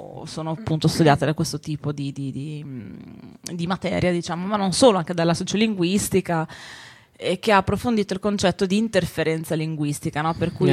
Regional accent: Emilia-Romagna, Italy; cosa che avviene soprattutto dalle mie parti, quindi nelle parti del Ferrarese, nelle parti del Ravennate, di tutta l'Emilia-Romagna, insomma

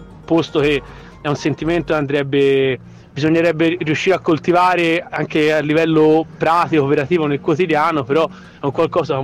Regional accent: Sesto Fiorentino, Tuscany, Italy; io sono nato e cresciuto a Sesto, ma a 10 minuti di distanza da Campi

